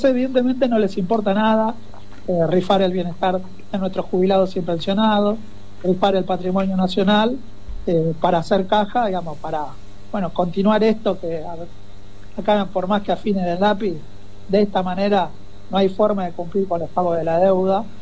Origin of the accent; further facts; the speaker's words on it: Argentina; Lejos estamos como argentinos y argentinas de vivir cada día un poquito peor.